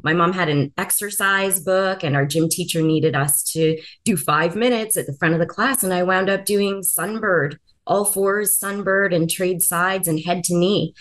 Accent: Brantford, Ontario, Canada; I'm currently in Brandon, Manitoba, although my hometown is Brantford, Ontario. I'm visiting family out here on the prairies.

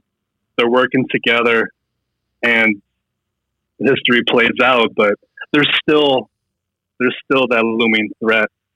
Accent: Fargo, North Dakota, United States; I'm from Fargo, so people automatically think of the movie Fargo.

